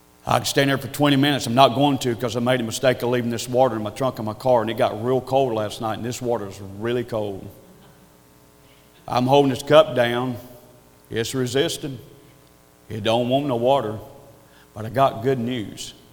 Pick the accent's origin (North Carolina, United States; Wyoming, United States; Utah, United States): North Carolina, United States; accent: hillbilly; Years ago, and you can tell by my accent, I have a hillbilly accent from the hills of North Carolina.